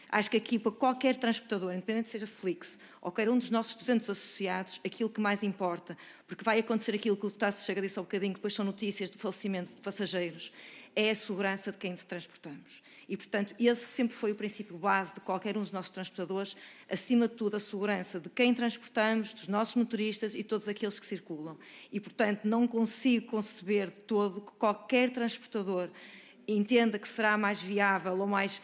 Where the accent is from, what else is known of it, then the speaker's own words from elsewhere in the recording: Porto, Portugal; Eu sou do Porto